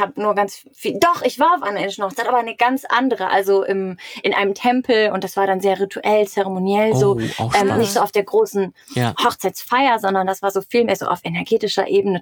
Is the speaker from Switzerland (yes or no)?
no; Germany; wo wir als Deutscher immer so denken, um Gottes Willen, die armen Frauen